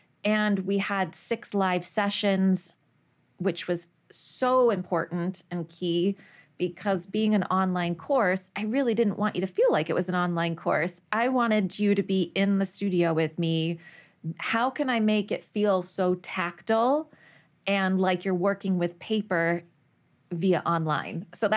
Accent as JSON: {"language": "English", "country": "United Kingdom", "said": "But then I also realized I'm British with no chin, and it's an ugly cry."}